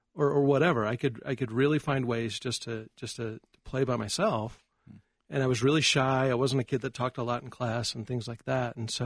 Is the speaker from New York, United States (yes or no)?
no; Pine Junction, Colorado, United States; Yeah, I grew up in Pine Junction, Colorado, which is halfway between Bailey and Conifer, up 285, about an hour southwest of Denver or so.